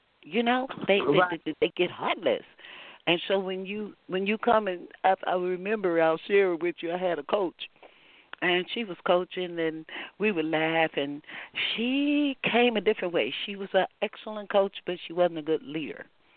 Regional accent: Texas, United States; I'm a Texan.

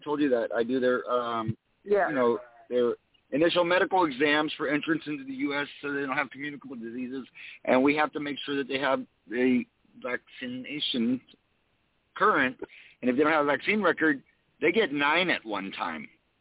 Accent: Texas, United States; And you know, but I'm from Texas, and you know, here in Texas, Asperger, that's sirloin from the beef butt.

